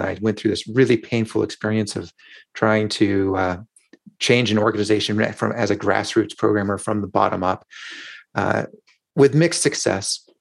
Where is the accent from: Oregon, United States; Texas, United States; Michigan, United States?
Oregon, United States; Portland; He and Ward Cunningham were working at Tektronix here in Portland, which happens to be my hometown.